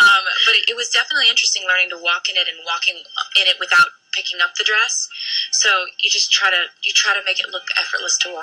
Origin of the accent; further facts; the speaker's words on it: United States; Did you translate college, university to college for me? Because I'm American?